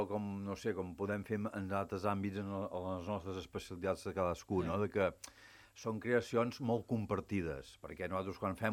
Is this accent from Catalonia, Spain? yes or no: yes; Batet, Catalonia, Spain; jo amb batolles m'estimo perquè sóc de Batet